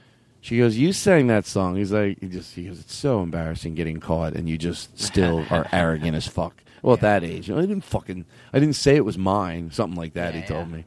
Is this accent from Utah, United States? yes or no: no; Philadelphia, Pennsylvania, United States; Yeah, I'm from Philadelphia. I'm from Philadelphia. Yeah, I go to Wawa.